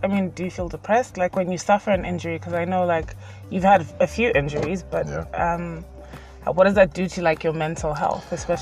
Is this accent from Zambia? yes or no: yes; Zambia; growing up in Zambia, there's not that many, there weren't even that many schools that had like swim teams.